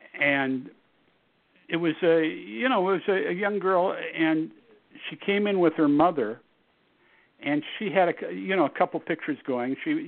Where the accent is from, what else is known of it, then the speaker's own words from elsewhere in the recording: Seattle, Washington, United States; moved away as an adult; I'm from Seattle, University of Washington. Right after college, I got my car, drove down to Los Angeles.